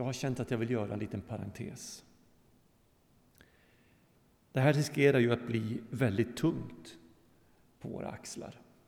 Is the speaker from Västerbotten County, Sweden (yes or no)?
yes; Västerbotten County, Sweden; I Norrland, i min hembygd, i Västerbotten och Lappland